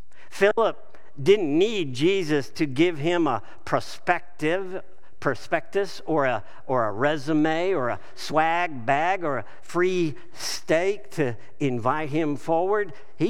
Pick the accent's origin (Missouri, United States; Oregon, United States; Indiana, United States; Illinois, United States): Missouri, United States; flyover territory of Missouri, assumptions are a given for us. When I am meeting someone and they ask my hometown, the response I typically get is a look that is somewhere between confusion and pity.